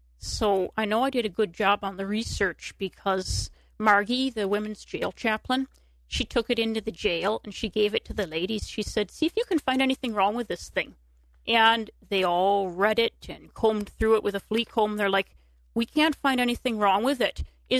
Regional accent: Chippewa Falls, Wisconsin, United States; now in Eau Claire, United States; So I'm from Chippewa Falls, but I live in Eau Claire now. I just turned 35, and I am a Christian

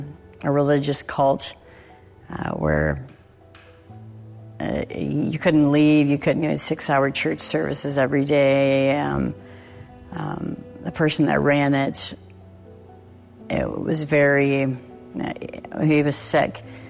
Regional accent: Texas, United States; I grew up, I was born in Texas, in southern Texas. My parents were addicts

